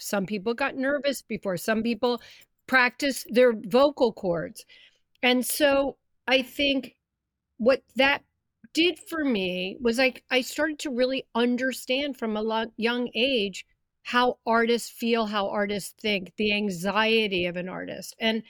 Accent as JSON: {"language": "English", "town": "Philadelphia", "region": "Pennsylvania", "country": "United States", "tie": "born or raised there", "said": "So I grew up in Philadelphia. My father and grandfather were in the nightclub business."}